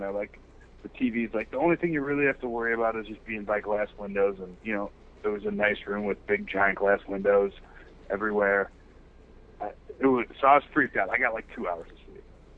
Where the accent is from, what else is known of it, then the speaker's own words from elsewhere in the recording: Chicago, Illinois, United States; And I have a soft spot for Thabo, growing up in Chicago